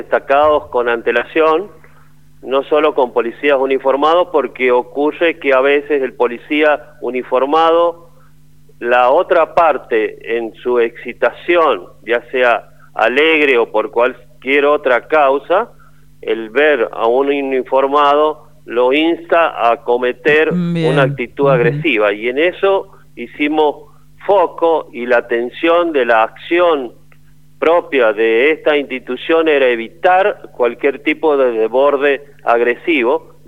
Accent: Argentina; porque yo también pretendía, como todo argentino, salir campeón y expresar mi alegría

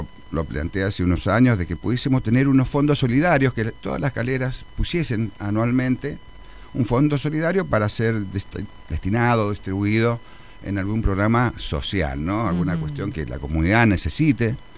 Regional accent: Los Berros, San Juan, Argentina; a pesar de que yo vengo de Los Berros

